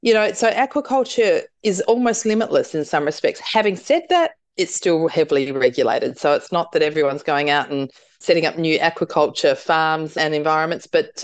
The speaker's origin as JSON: {"language": "English", "region": "South Australia", "country": "Australia", "said": "I suppose I'm a little bit biased because I'm from South Australia, which I call the seafood capital of the world."}